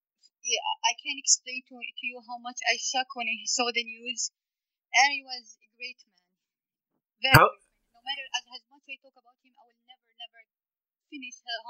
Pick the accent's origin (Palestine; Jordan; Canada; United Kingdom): Palestine; English is a second language; now in New York City, United States; I'm from Palestine. I left Palestine 20 years ago. I live in New York City.